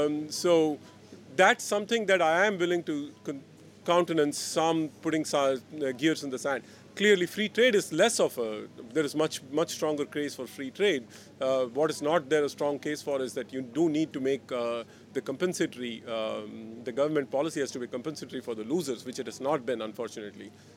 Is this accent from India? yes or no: yes; India; And I come from India, where we practice untrammeled democracy.